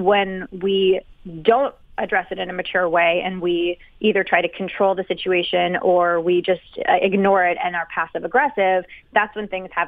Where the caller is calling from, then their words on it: Philadelphia, Pennsylvania, United States; I live in downtown Philadelphia.